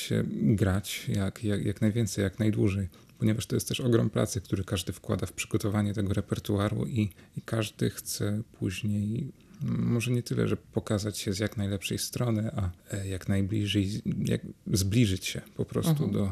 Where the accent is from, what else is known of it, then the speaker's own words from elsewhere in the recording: Tychy, Silesian Voivodeship, Poland; now in Warsaw, Poland; Ja pochodzę z Tychów, ze Śląska. To jest miejscowość około 25-30 kilometrów oddalona od Katowic. W Tychach się urodziłem i tam też chodziłem do szkoły pierwszego stopnia imienia Feliksa Rybickiego.